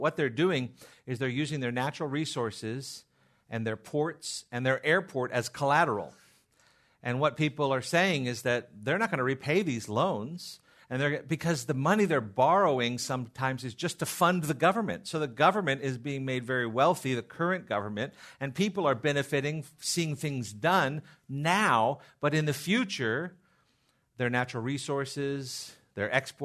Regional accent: Seal Beach, California, United States; because I grew up in Orange County, and in the middle of the town that I grew up in Seal Beach, there's a street called Electric Avenue

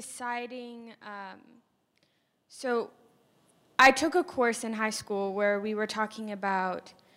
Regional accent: Tennessee, United States; I'm from Tennessee, and so my representative is Republican, although I'm an independent.

